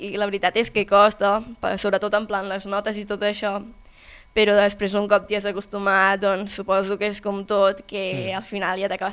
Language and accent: Catalan; Pira, Catalonia, Spain; soc de Pira. Tinc 13 anys i vinc a l'institut aquí a l'Espluga.